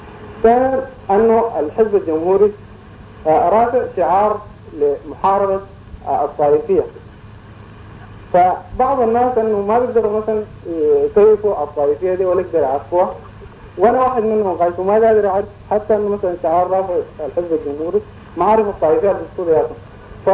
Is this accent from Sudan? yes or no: yes; Sudan; أم الشيوخ مثلا عندنا في السودان